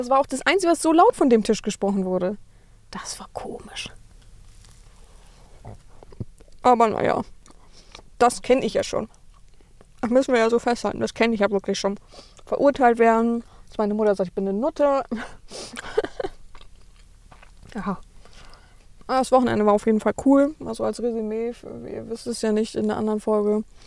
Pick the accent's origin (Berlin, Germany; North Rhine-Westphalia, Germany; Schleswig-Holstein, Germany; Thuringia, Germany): Berlin, Germany; das ist ja nun mal meine alte Heimat. Und ihr dürft euch nicht Berlin vorstellen, nicht Innenstadt, sondern schon sehr Randgebiet, ne?